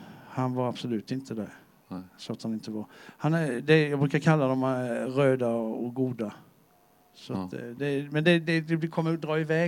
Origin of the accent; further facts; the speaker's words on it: Sävsjö, Jönköping County, Sweden; also born or lived in Norrköping; Jag är uppvuxen i Sävsjö.